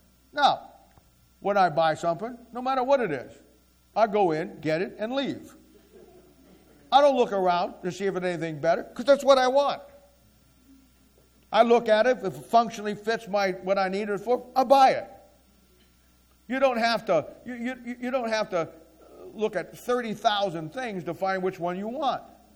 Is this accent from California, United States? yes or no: no; Ohio, United States; Every year, we take our annual pilgrimage to Ohio. I'm from Ohio.